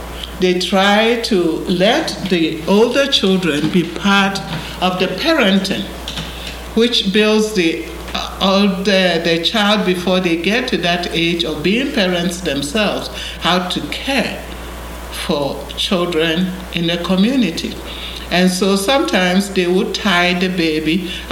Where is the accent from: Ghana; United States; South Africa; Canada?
Ghana; moved away; compare and contrast the community I grew up in Ghana with the community I live